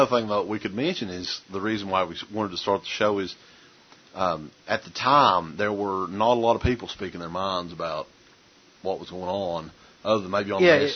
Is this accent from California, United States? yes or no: no; Kentucky, United States; accent: Southern twang; where we're from the South, we're from Eastern Kentucky, that people would listen, that people would put up with the Southern twang